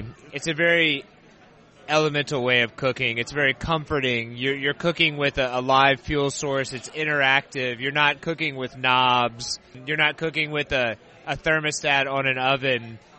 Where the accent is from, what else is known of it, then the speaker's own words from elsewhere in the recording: Memphis, Tennessee, United States; also born or lived in California; I was born and raised in Memphis and only lived in California for about 7 years.